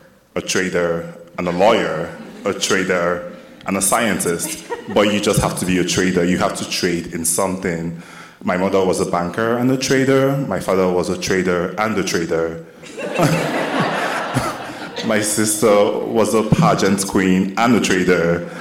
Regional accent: Onitsha, Anambra, Nigeria; I grew up in Onitsha, and Onitsha is a town in Nigeria that we have the largest market in West Africa.

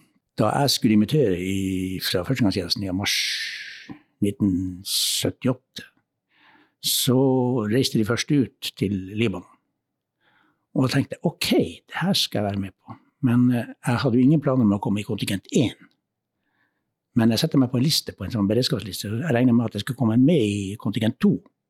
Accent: Alta, Finnmark, Norway; now in Porsanger, Norway; Jeg er egentlig opprinnelig fra Alta, men jeg har flyttet til Porsanger for 17 år siden, og trives der og er der, og har mitt daglig virke der. Det vil si, jeg er pensjonist nå

